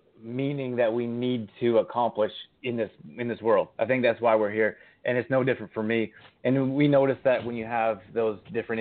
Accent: Canada; I grew up in Canada.

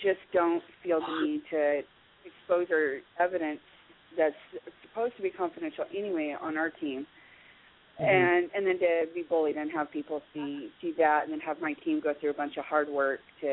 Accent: Alaska, United States; because I was from Alaska and people needed people from Alaska, I got treated very well.

